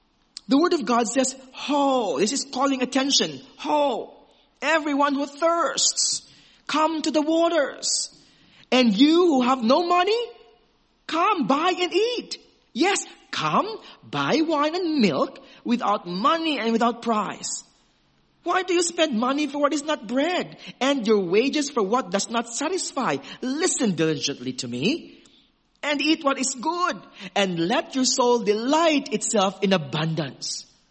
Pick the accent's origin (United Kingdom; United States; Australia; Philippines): Philippines; I'm a Filipino. I'm used to the water here. I lived here all my life.